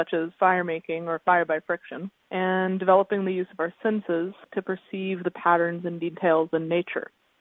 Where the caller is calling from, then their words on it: California, United States; I'm calling in from the Bay Area in California today.